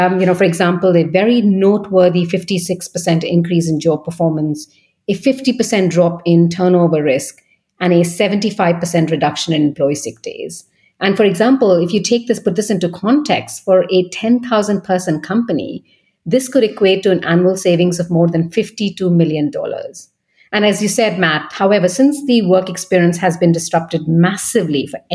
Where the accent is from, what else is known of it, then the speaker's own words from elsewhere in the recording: Kolkata, West Bengal, India; moved away as an adult; also born or lived in Paris / Munich / Vienna; now in London, United Kingdom; I'm originally from India in Kolkata. I was born and bred there. And over the last 20 years, I've worked and studied in cities all over Europe, including Paris, Munich, and Vienna. I, of course, now live in London.